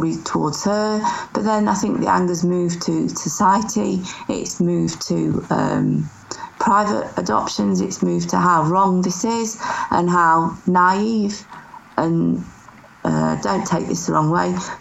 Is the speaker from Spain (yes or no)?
no; Leeds, Yorkshire and the Humber, United Kingdom; born there; I was born in Leeds. I was born in Leeds. I didn't know.